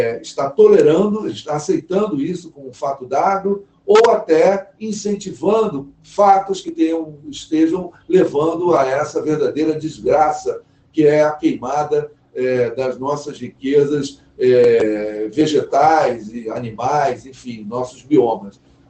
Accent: Brazil; a gente, como brasileiro, vai ter nesse momento

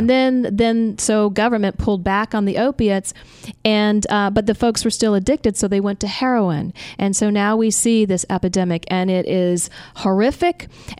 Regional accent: Florida, United States; Now, listen, Long Islanders, I'm from Florida, Central Florida. I went to University of Florida.

